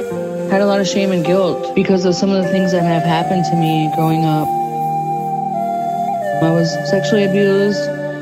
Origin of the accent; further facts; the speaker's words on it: Wisconsin, United States; I am from St. Croix, Chippewa Indians of Wisconsin, and I am an Ojibwe woman.